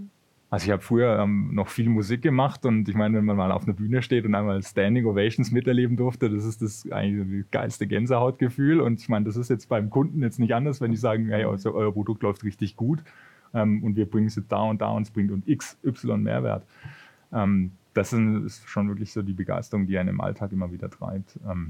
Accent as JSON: {"language": "German", "town": "Würzburg", "region": "Bavaria", "country": "Germany", "said": "Und da hatten wir Konzerte bei uns in der Heimat, das ist aus der Gegend Würzburg, wo ich herkomme."}